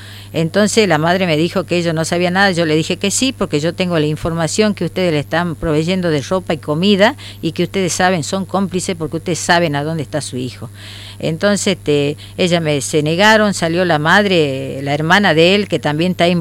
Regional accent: Orán, Salta, Argentina; nosotros somos de Orán, uh-huh. Nativos de Orán, los padres, y bueno, mi hijo había nacido en Aguaray, yo tengo casa en Aguaray

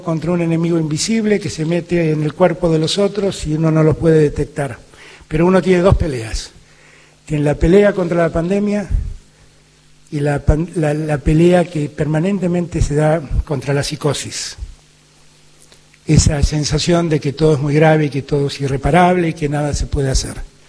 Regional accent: Argentina

